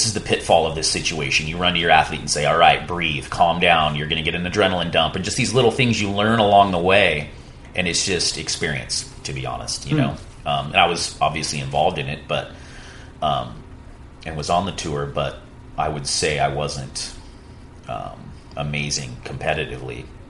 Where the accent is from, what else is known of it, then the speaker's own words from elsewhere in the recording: Santa Cruz, California, United States; I came from Santa Cruz where no one was a pro surfer at the time, or at least a competitive surfer.